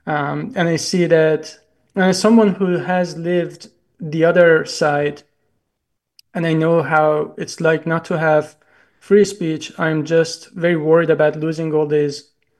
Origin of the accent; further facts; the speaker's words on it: Iran; English is a second language; I'm originally from Iran